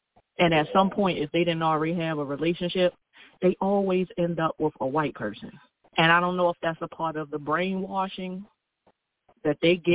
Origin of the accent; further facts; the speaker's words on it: Baltimore, Maryland, United States; because I'm from Baltimore, the previous guy.